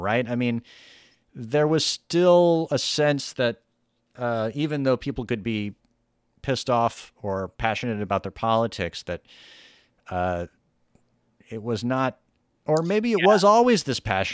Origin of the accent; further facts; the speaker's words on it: the South, United States; because my whole life, I grew up in the South. My parents are conservative.